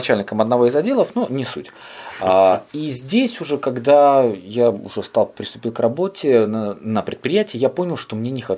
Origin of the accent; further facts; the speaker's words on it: Mogilev, Mogilev Region, Belarus; now in Minsk, Belarus; это было радио Могилев в моем родном городе